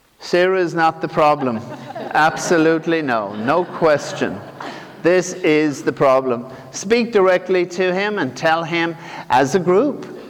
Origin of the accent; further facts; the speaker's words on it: Ireland; when I was growing up in Ireland